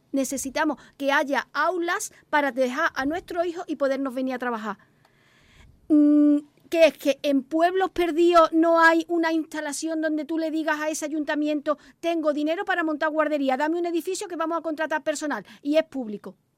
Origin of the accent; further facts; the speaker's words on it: Spain; Yo me considero española de primera y yo no admito que se me trate como menos.